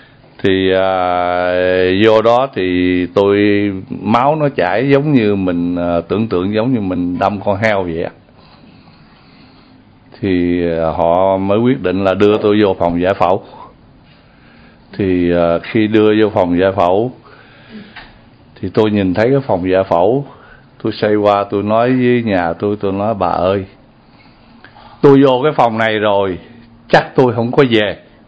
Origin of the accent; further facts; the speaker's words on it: China; tôi người Tàu.